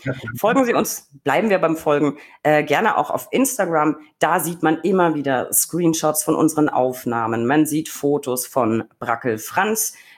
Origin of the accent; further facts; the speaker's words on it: Bavaria, Germany; ist es meine Heimat. Es ist Franken.